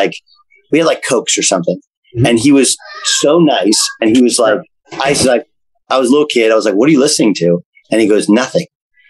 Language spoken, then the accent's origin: English; West Coast, United States; And, but I'd started at Notre Dame. So I had a little, and I'm from West Coast.